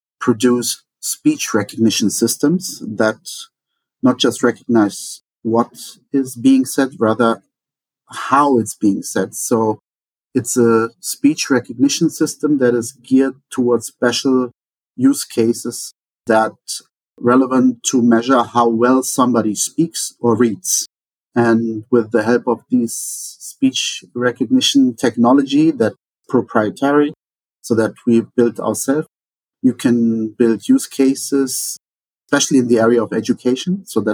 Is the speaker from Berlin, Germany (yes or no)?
no; Hesse, Germany; I am from the Rhine-Main region. I am married to a teacher.